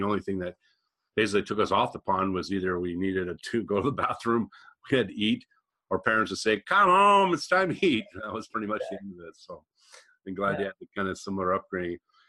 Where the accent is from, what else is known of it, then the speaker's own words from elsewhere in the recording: Montreal, Quebec, Canada; also born or lived in Northwest Territories / Ottawa / Toronto / Vancouver; I grew up in Montreal, a bunch of whole different suburbs, Northwest Territories, Ottawa, Toronto, Vancouver